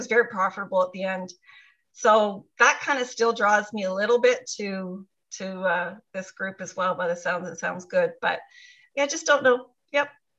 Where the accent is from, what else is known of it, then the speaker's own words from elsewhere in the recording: Toronto, Ontario, Canada; I am from Toronto, so I didn't say that before you asked me to. So I'm Canadian